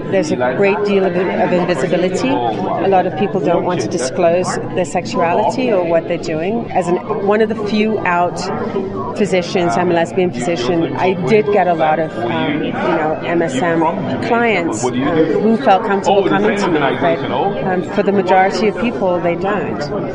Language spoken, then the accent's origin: English; Grenada; now in New York, United States; I'm originally from Grenada, which is in the Caribbean. And I recently relocated to New York.